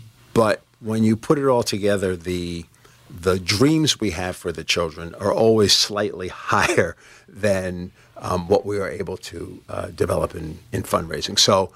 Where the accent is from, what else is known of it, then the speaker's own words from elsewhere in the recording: Bronx, New York, United States; born there; My story is I was born in the Bronx.